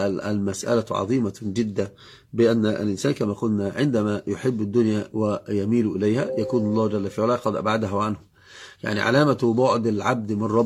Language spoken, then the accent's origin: Arabic; Upper Egypt, Egypt; أنا أصلا يعني من الصعيد تعجبت